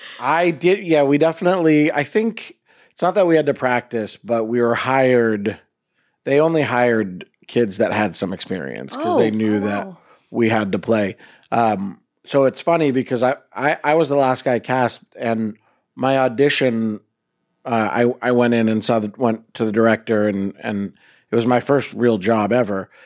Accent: Boston, Massachusetts, United States; I'm originally from Boston, so I played Little League a lot in Boston

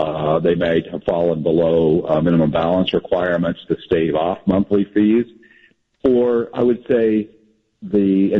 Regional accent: Midwest, United States; I grew up in the Midwest myself.

